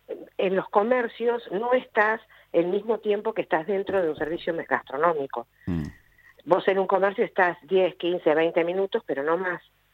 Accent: Ushuaia, Tierra del Fuego, Argentina; born there; yo creo que los que nacimos en Ushuaia estamos acá porque nuestros padres nos enseñaron a quererla y demás.

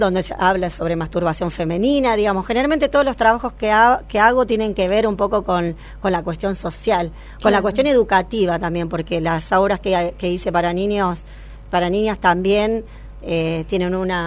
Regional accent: Cañada de Gómez, Santa Fe, Argentina; moved away; yo soy de Cañada de Gómez, en el 98 empecé a hacer talleres allá en Cañada de Gómez

